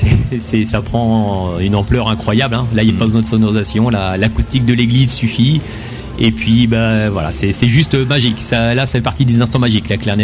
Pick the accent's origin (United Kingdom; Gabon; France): France; Nouvelle-Aquitaine; parce que je viens de Charente-Maritime